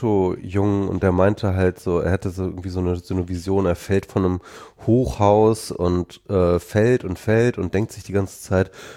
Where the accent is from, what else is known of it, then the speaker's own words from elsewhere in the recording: Lower Saxony, Germany; bei uns in Niedersachsen haben wir immer gesagt, der große Krischern